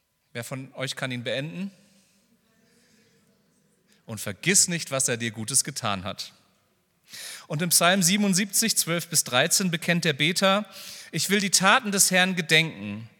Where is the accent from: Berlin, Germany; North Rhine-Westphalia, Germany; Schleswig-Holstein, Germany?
Schleswig-Holstein, Germany; ich komme aus Schleswig-Holstein